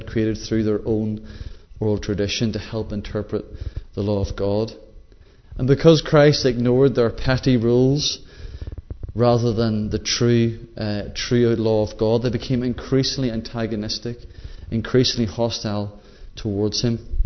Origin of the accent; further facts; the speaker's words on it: Northern Ireland, United Kingdom; I know when we come from Northern Ireland, there's quite a lot there, like things that you hold on to.